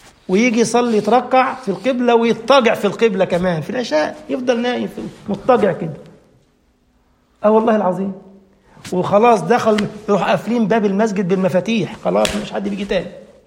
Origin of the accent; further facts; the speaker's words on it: Egypt; احنا مثلا عندنا في مصر في منطقة اسمها